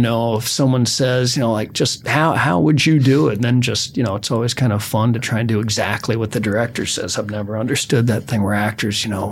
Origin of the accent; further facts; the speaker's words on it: Dallas, Texas, United States; Yeah, but we were filming in Austin and I'm from Dallas, as you know.